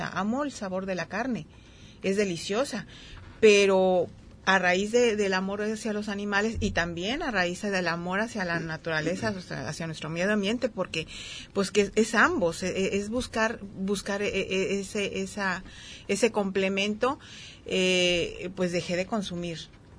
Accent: Guadalajara, Jalisco, Mexico; born there; now in Puerto Vallarta, Mexico; yo nací en Guadalajara, pero yo tengo aquí 45 años

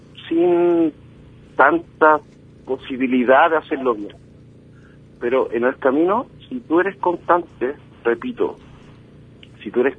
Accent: Viña del Mar, Valparaíso, Chile; yo soy de Viña del Mar, de la costa, ir a Santiago y representar mi región fue grande.

